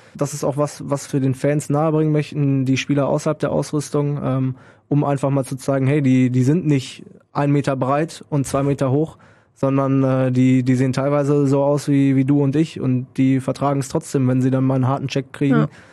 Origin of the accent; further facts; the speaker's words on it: Münster, North Rhine-Westphalia, Germany; born there; komme aus einer Stadt, in der es Eishockey nicht gibt, glaube ich auch.